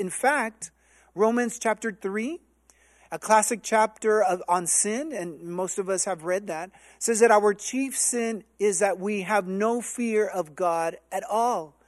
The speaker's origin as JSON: {"language": "English", "town": "Alamo", "region": "Texas", "country": "United States", "tie": "born or raised there", "also_born_or_lived": "Tremont, Utah / California", "said": "I was born in Tremont, Utah, I grew up in California until I was about 7 years old. Then our parents decided to move to Alamo, Texas in 1970, more or less. It was a small little town"}